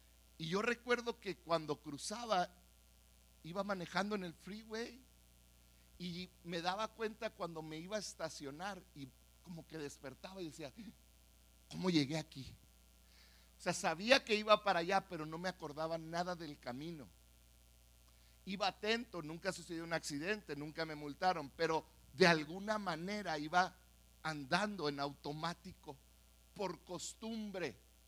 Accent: Mexico; Como mexicanos somos de las culturas más indisciplinadas que hay.

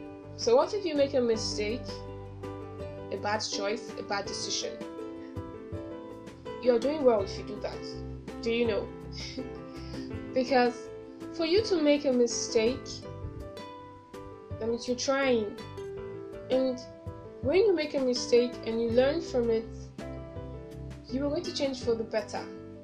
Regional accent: Nigeria; accent: Nigerian; English is a second language; there's nothing wrong with having the Nigerian accent. I do talk, you know, it's my Nigerian accent

